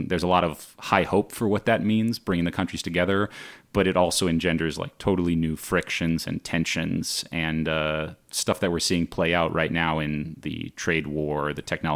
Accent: Palo Alto, California, United States; a luxury bus tour for Chinese home buyers in Palo Alto. They were buying a bunch of homes in my hometown.

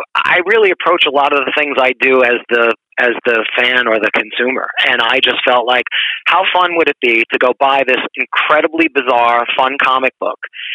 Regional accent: New York, United States; In the past, even though it's my hometown, it would always be New York because there are just so many staples here.

